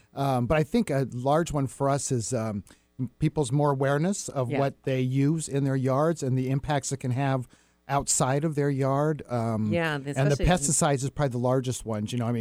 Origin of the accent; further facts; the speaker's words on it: Reno, Nevada, United States; Well, Mark and I was born and raised in Reno, Nevada.